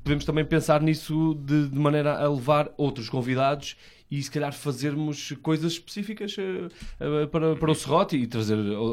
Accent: Vila Nova de Gaia, Norte, Portugal; e eu como sou de Gaia

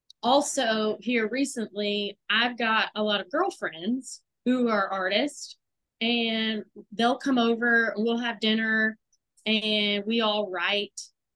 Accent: Texas, United States; I mean, I'm a Cowboys fan because I'm a Texan

